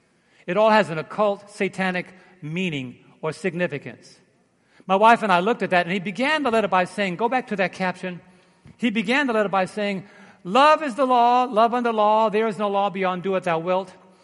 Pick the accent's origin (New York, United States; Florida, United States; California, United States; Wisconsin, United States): New York, United States; Brooklyn; I'm from Brooklyn.